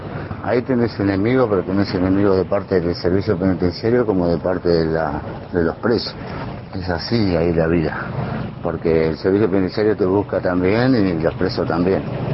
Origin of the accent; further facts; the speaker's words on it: Buenos Aires, Argentina; born there; Yo nací en Capital Federal, en el Hospital Piñeiro, y nací en 1970.